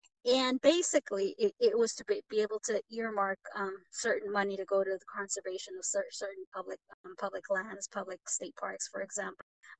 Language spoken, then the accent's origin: English; Georgia, United States; I grew up on Buford Highway and went to Cross Keys for high school.